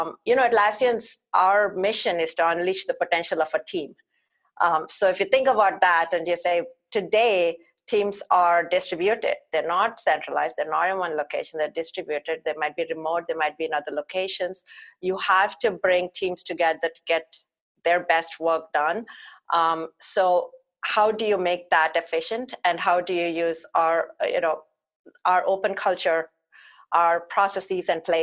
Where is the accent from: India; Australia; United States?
India; growing up in India